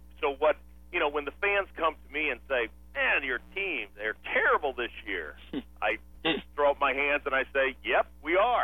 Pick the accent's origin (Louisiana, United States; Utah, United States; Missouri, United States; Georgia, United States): Missouri, United States; St. Louis; He was out of St. Louis. So he came here, and I'm from St. Louis, so I started talking to the guy.